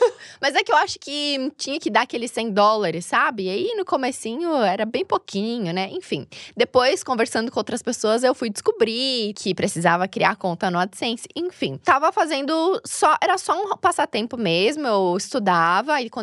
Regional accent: Santa Catarina, Brazil; moved away as an adult; now in São Paulo, Brazil; Bom, eu tenho 31 anos, vim de Santa Catarina. Agora eu tô morando aqui em São Paulo, já faz uns 5 anos.

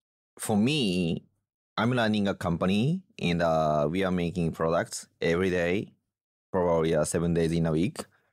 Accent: Japan; Yeah, I grew up in Japan. So I'm a typical Japanese.

